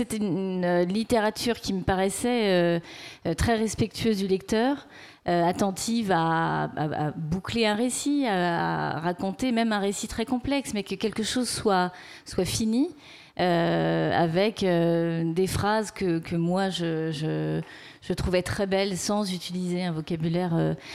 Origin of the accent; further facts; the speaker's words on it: France; en tant que Française non spécialiste